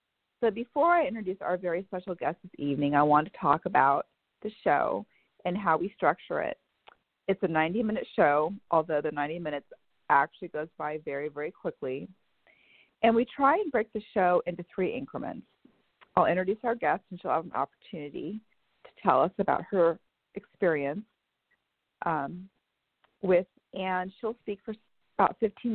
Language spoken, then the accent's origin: English; Bellevue, Washington, United States; I'm a proud member of NASCA. I'm from Bellevue, Washington.